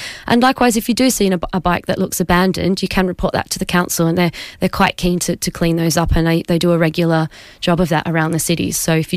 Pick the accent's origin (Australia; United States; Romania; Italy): Australia; now in Cambridge, United Kingdom; I'm originally from Australia and I had to learn because it is actually different